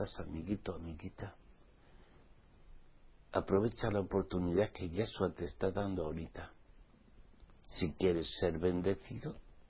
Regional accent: Basque Country, Spain; Como vasco que soy

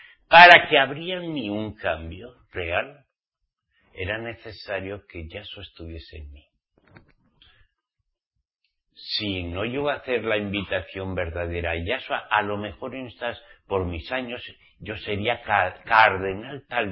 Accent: Basque Country, Spain; en mi tierra, en mi país, País Vasco

